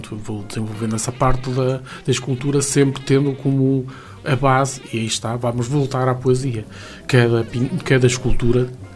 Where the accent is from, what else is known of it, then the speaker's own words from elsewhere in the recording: Vila Chá, Braga, Portugal; born there; Em Esposende, na freguesia de Vila Chá, que foi onde eu nasci, que é a casa dos meus pais